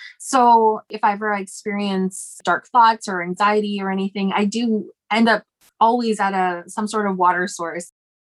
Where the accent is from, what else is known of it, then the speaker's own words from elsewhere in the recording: Nova Scotia, Canada; Growing up in Nova Scotia, it's different. It's not as mountainous. It's a lot of ocean, a lot of open space, a lot of, you know, lighthouses and brightly colored homes.